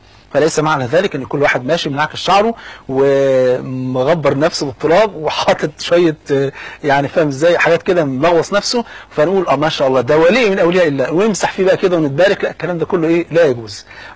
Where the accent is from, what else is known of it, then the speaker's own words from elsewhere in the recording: Egypt; زي ما بيقولوا كده المثل البلدي اللي عندنا في مصر